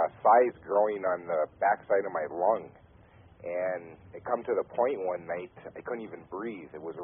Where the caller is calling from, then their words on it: Michigan, United States; Upper Michigan.